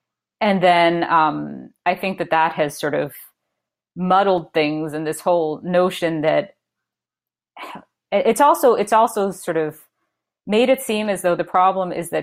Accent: United States; now in Canada; So I'm American, but I live in Canada and I am loving the universal healthcare here.

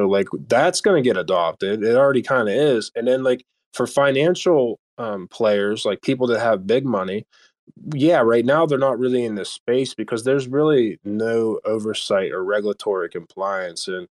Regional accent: United States; So I know, like, I'm an American, so a lot of people in America don't realize that.

